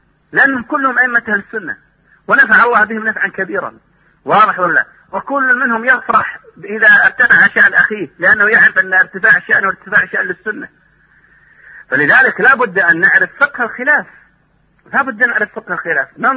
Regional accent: Saudi Arabia

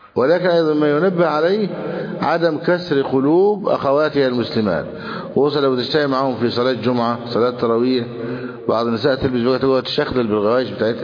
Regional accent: Egypt; بلادنا مصر

